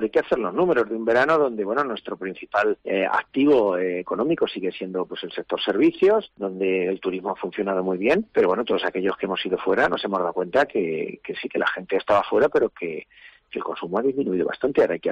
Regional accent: Castilla-La Mancha, Spain; Yo primero soy castellano-manchego, luego castellano-manchego y luego español

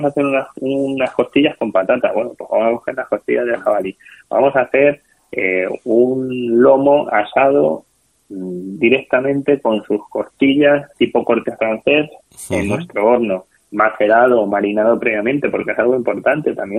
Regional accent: Toledo, Castilla-La Mancha, Spain; yo soy de Toledo y una de las elaboraciones que más realizamos es la perdiz.

